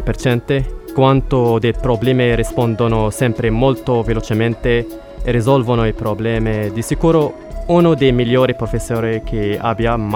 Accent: Rabat, Rabat-Salé-Kénitra, Morocco; Italian is a second language; now in Cagliari, Italy; Sono di Marocco, Rabat.

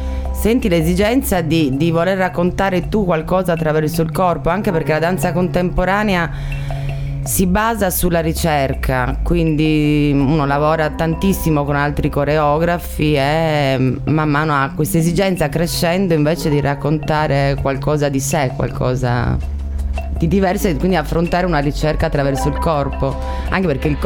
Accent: Cagliari, Sardinia, Italy; also born or lived in Rome; Sono di Cagliari, mi sono formata a Cagliari con un Palaleoni, e poi sono partita per Roma

